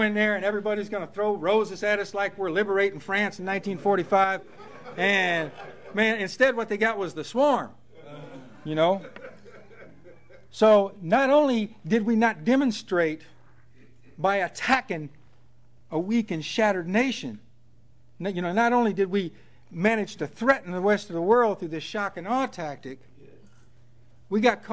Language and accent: English; the South, United States; I'm from the South. How many folks from the South here?